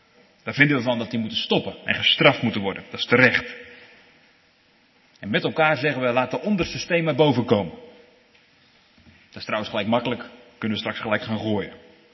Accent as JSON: {"language": "Dutch", "country": "Netherlands", "said": "Wij als Hollanders zeggen dan, als de wijn is in de man, is de wijsheid in de kan."}